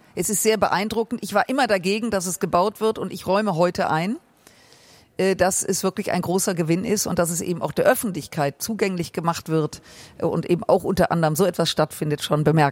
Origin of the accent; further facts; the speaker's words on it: Düsseldorf, North Rhine-Westphalia, Germany; Ja, das ist meine Heimatstadt, mein Verein.